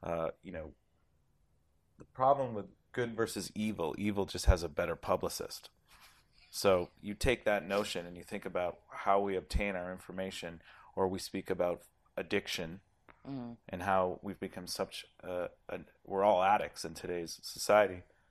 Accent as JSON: {"language": "English", "town": "Toronto", "region": "Ontario", "country": "Canada", "said": "obviously I'm from Toronto"}